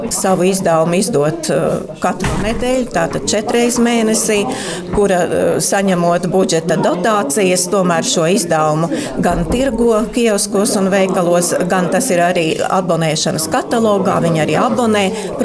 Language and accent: Latvian; Bauska Municipality, Latvia; es esmu no Bauskas reģiona